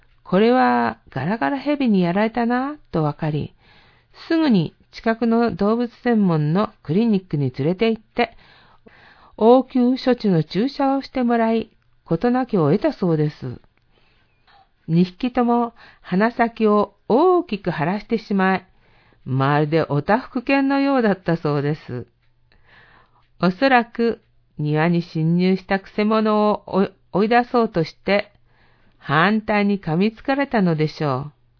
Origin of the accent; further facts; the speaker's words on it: Fujinomiya, Shizuoka, Japan; もっとも私の出身地は静岡の富士宮なので、雪とはあまり縁がありません。